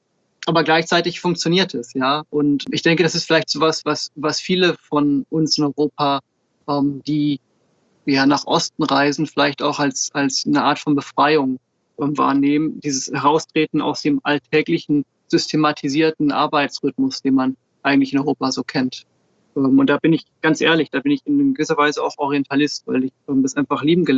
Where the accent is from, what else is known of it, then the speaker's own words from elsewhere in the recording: Switzerland; born there; Ich bin in der Schweiz geboren und ich liebe die Schweizer Alpen